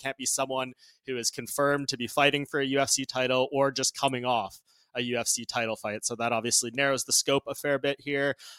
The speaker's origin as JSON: {"language": "English", "town": "Vancouver", "region": "British Columbia", "country": "Canada", "said": "I'm from Vancouver originally."}